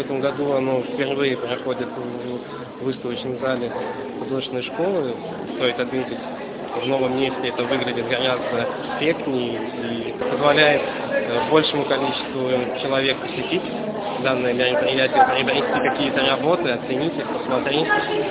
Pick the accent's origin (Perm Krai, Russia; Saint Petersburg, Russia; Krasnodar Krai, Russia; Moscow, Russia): Saint Petersburg, Russia; Kronstadt; Да, конечно, я родился в Кронштадте, всю жизнь там.